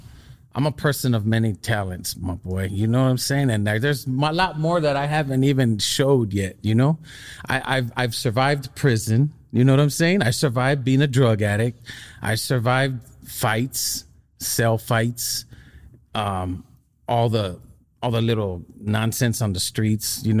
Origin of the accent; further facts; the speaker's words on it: Los Angeles, California, United States; I grew up in Echo Park.